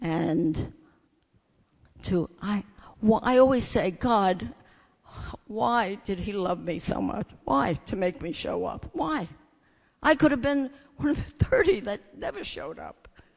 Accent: Brooklyn Heights, New York, United States; I grew up in Brooklyn Heights. My Brooklyn guys here, girls, yay, Brooklyn.

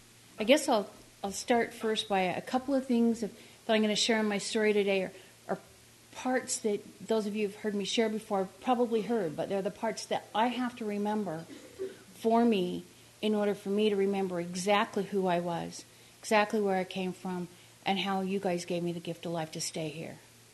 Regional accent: Richfield, Utah, United States; now in Salt Lake City, United States; Anyway, I grew up in Utah in a little town called Richfield, just down the road, and spent my first 18 years there and escaped the second I could.

